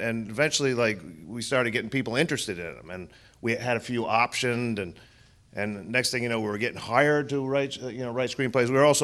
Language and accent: English; Rhode Island, United States; my brother Peter and I both, we grew up in Rhode Island and didn't have really anything to do with film whatsoever.